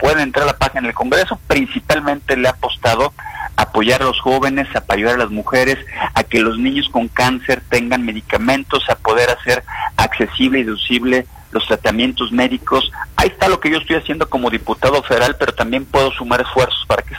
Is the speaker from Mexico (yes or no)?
yes; Guadalajara, Jalisco, Mexico; Ese es el gran reto que tenemos como tapatíos